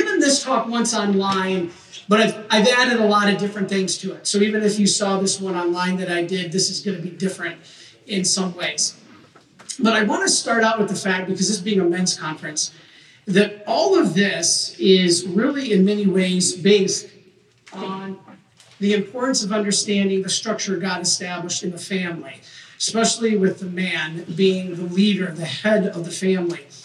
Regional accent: Detroit, Michigan, United States; My first hockey game, I'm from Detroit. I went to the University of Michigan.

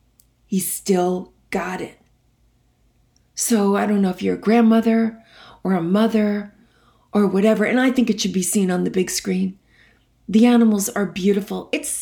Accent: New York, United States; I'm from New York. I can't say anything correctly.

